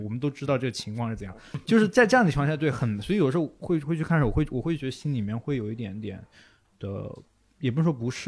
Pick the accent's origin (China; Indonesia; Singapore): China; Shenzhen, Guangdong; 因为我作为一个深圳人